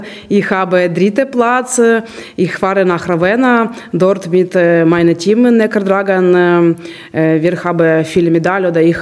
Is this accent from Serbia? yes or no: no; Ukraine; German is a second language; moved away as an adult; now in Ulm, Germany; ich bin 42 Jahre alt, ich komme aus der Ukraine.